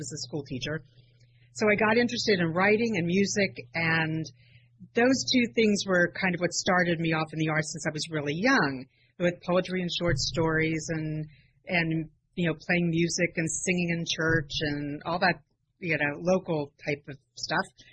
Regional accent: Harrington, Delaware, United States; I was born and raised in Harrington, Delaware, and I started piano lessons when I was 5 years old.

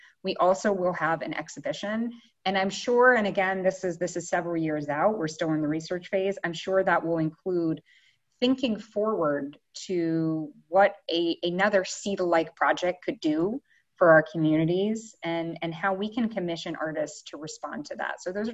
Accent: West Virginia, United States; And where I grew up in West Virginia, we had a lovely post office, big columns and marble floors that was built at that time.

